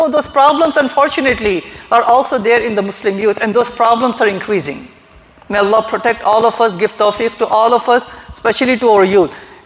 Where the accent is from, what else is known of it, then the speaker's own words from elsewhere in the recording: Hyderabad, Telangana, India; I mean, I'm from Hyderabad, India, right?